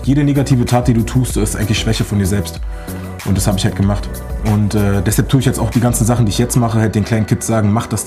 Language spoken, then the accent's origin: German; Berlin, Germany; bin 28 Jahre alt. Ich komme aus Berlin, bin in Schöneberg aufgewachsen